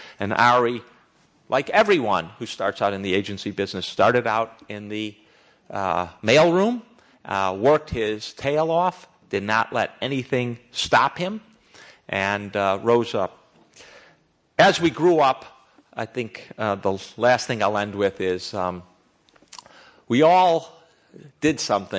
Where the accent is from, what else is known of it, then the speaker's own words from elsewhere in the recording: Wilmette, Illinois, United States; In any case, we grew up in Wilmette, and then we sort of dispersed around the world.